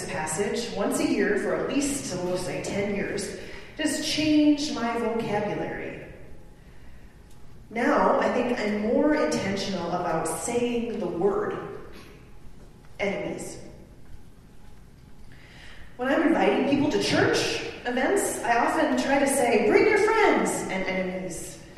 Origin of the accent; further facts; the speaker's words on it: Silver Bay, Minnesota, United States; I grew up in Silver Bay, a very small town.